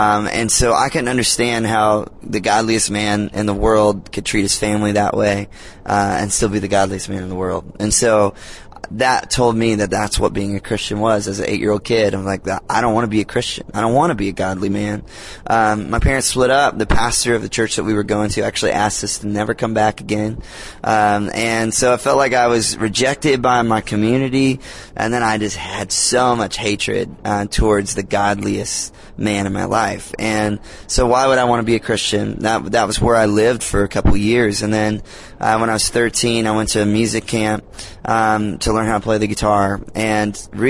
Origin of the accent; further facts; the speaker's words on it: Georgia, United States; And I grew up in South Georgia where you drive a truck.